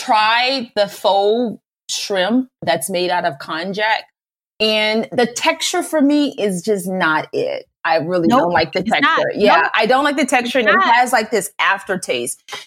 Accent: New Orleans, Louisiana, United States; But I'm from New Orleans, right? And so food has always been.

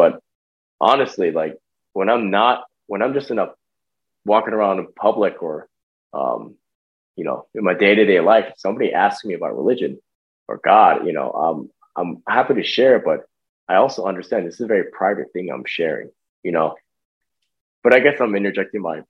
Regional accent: United States; if somebody does not recognize those three fundamental constitutional pillars of this country as an American, I don't talk to them.

